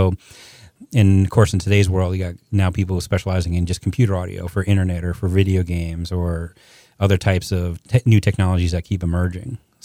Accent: Florida, United States; Well, I come from Florida.

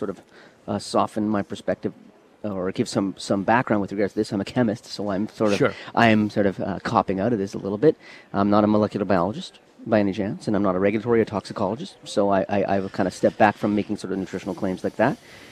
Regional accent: the Prairies, Canada; I grew up in Canada. I grew up on the prairies of Canada.

